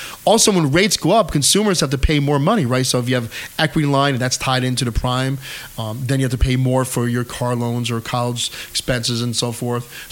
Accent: New York, United States; I grew up in Hudson Valley. I live in Hudson Valley. I will retire in Hudson Valley. So we're right here. And actually, I grew up not too far from Peekskill, New York, where WHUD started.

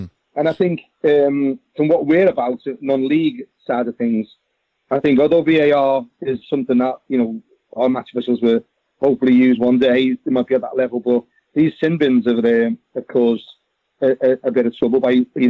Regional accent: Liverpool, North West England, United Kingdom; Being born and bred in Liverpool, you know, people seem to think that we benefit more than everything else.

